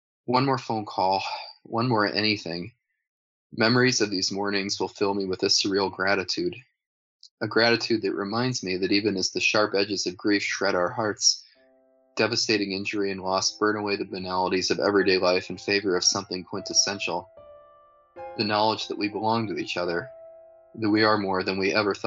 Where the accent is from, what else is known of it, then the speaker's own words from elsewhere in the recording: Canada; now in United States; my interpretation as a Canadian pediatrician of the practices of American adult medicine was going to be littered with contingencies.